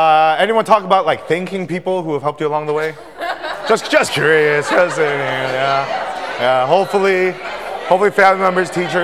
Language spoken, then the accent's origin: English; Chicago, Illinois, United States; I had the enormous, immense privilege and blessing of growing up in Chicago in the 90s.